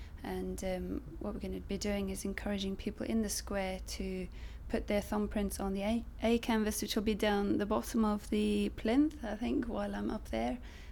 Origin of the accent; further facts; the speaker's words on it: Braco, Scotland, United Kingdom; I'm 33 years old, and I come from Braco in Scotland.